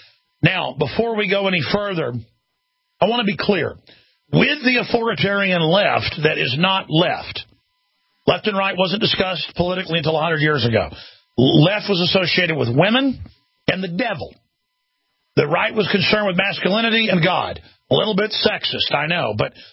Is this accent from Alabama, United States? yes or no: no; Texas, United States; Been to a lot of them, obviously, growing up in Texas.